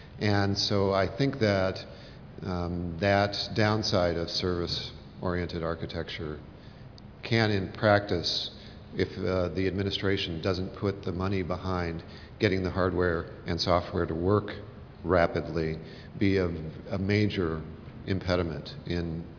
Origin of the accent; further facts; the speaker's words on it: Milwaukee, Wisconsin, United States; from Milwaukee, family physician.